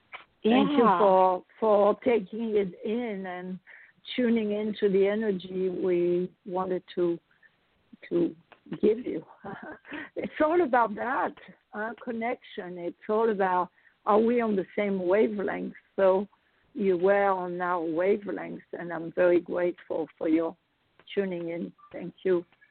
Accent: New York, United States; I'm in Florida from New York, and I had to learn to drive again. You know, New York, we don't.

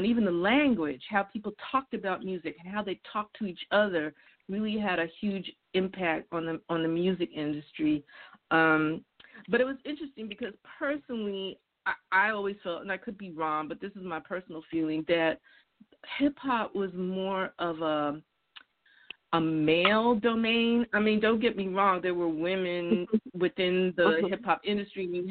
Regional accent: New York City, New York, United States; But I'm also from the South Bronx. So I saw firsthand the beginning of the hip-hop era that started in a lot of dance clubs.

